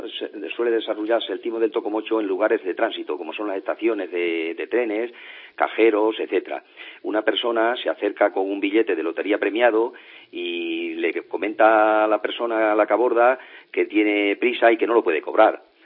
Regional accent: Extremadura, Spain; como se suele decir en mi tierra, que yo soy extremeño, nadie da duros a peseta.

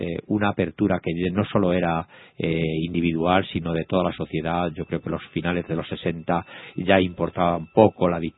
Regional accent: Torrejón de Ardoz, Community of Madrid, Spain; yo nací en Torrejón. Estuve en la escuela de Torrejón hasta los 10 años, fui a Madrid

